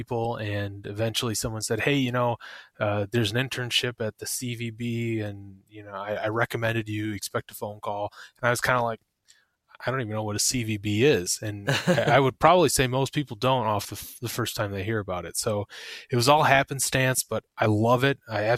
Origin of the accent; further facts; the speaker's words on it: Michigan, United States; And I would say that in all of my travels, my favorite place is right here in my home state.